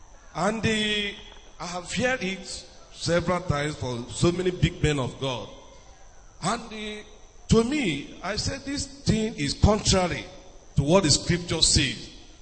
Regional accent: Anambra, Nigeria; I'm from Anambra State.

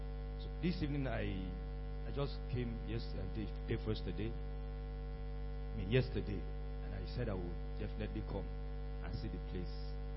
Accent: Bauchi, Nigeria; from Bauchi.

